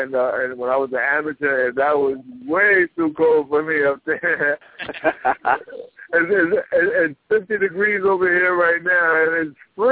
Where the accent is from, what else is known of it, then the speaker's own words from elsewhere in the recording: Puerto Rico; also born or lived in New York; now in Orlando, United States; I moved from New York to Puerto Rico when I was turning 3 years old, 3 years old or something like that.